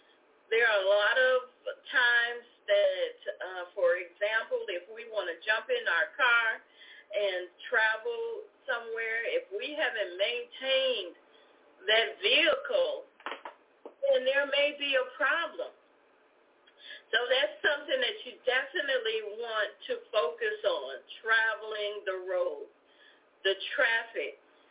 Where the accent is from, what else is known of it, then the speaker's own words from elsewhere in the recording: Midwest, United States; Yes, and I say hot like fire because I'm a Midwesterner.